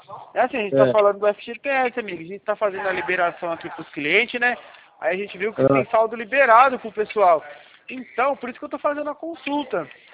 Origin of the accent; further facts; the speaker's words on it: Campinas, São Paulo, Brazil; Campinas, de Campinas mesmo, interior.